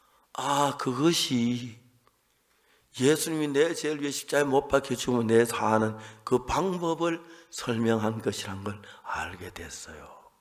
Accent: South Korea; 우리는 한국에서 왔는데 노래를 잘해요.

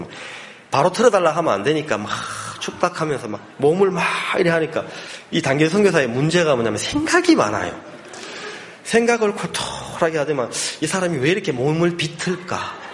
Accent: South Korea; 내가 한국 사람으로 태어나서 대한민국에 자라면서 김치 먹고 된장 먹고 이렇게 자랐기 때문에

